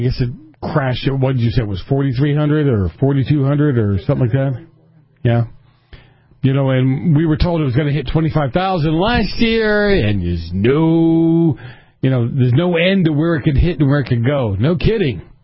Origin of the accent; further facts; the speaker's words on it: Boston, Massachusetts, United States; I almost feel like it's one of those scams I grew up with in Boston.